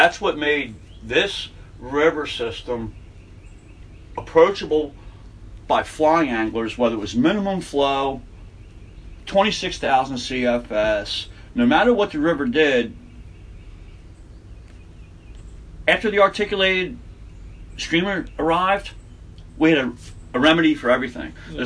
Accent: East Coast, United States; I grew up on the East Coast.

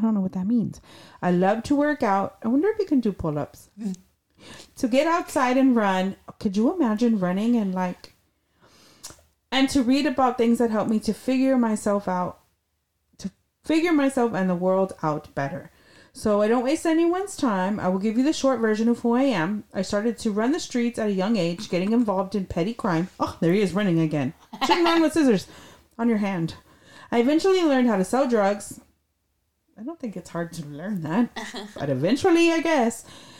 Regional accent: Phoenix, Arizona, United States; I was born and raised in Phoenix, but after my first trip to prison there, I went on a cross-country journey to the West Coast, all the way up to Montana

